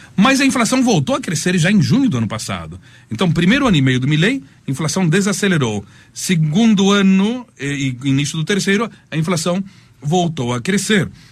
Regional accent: Londrina, Paraná, Brazil; Por que sou brasileiro? Sou de Londrina, torço pelo Londrina.

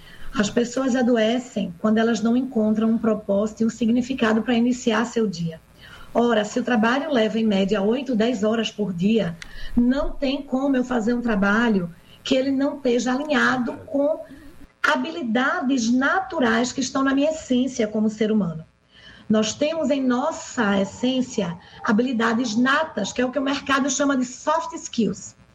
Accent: Recife, Pernambuco, Brazil; Eu sou de Recife, aqui em Pernambuco.

